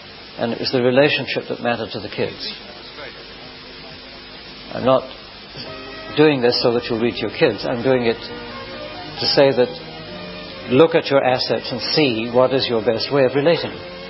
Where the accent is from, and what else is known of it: United Kingdom; born or raised there